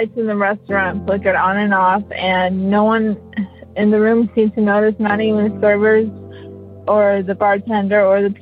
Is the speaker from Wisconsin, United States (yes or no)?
no; Chicago, Illinois, United States; I'm 27. I'm from Chicago.